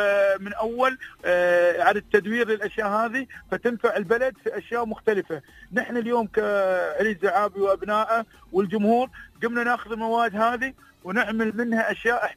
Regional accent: United Arab Emirates; احنا كاماراتيين

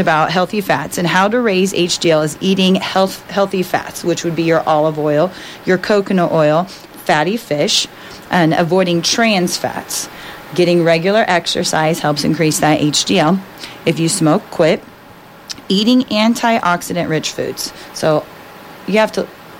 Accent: Phillipsburg, Kansas, United States; I was born and raised in Phillipsburg

